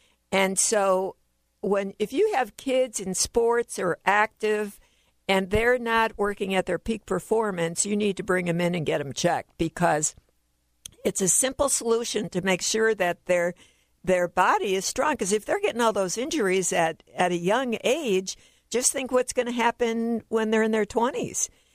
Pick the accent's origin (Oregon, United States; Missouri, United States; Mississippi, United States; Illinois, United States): Illinois, United States; Chicago; I'm originally from Chicago.